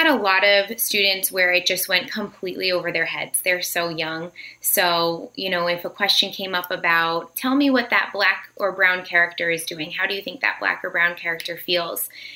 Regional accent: Connecticut, United States; No, I grew up here in Connecticut.

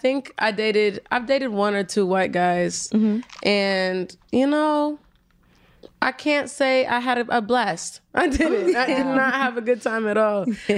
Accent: Lincoln, Nebraska, United States; also born or lived in Washington, D.C.; I'm from Lincoln, Nebraska.

